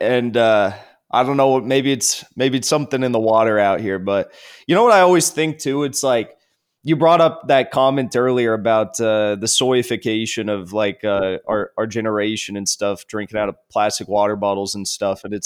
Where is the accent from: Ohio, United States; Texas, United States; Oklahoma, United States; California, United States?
California, United States; I grew up in California, which is a very, you know, it's a very liberal state, but I grew up in like a very conservative area of California.